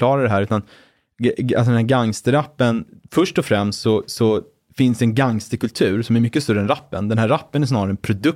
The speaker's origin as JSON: {"language": "Swedish", "town": "Brunna", "region": "Stockholm County", "country": "Sweden", "tie": "born or raised there"}